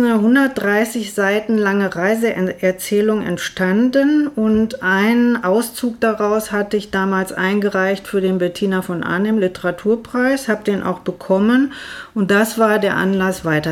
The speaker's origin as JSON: {"language": "German", "region": "North Rhine-Westphalia", "country": "Germany", "said": "ich komme ja aus dem Ruhrgebiet"}